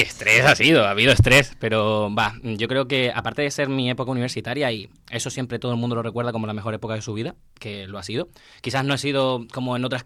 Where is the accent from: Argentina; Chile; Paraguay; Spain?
Spain; Canary Islands; soy de Canarias y en Canarias no está esta carrera